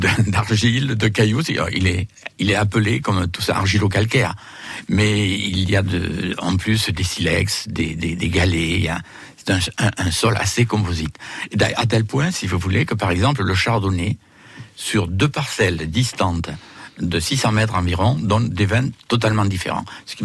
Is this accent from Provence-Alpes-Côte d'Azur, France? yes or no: no; Campagnac-lès-Quercy, Occitanie, France; born there; Je suis né à Campagnac-les-Quercy, dans une ferme.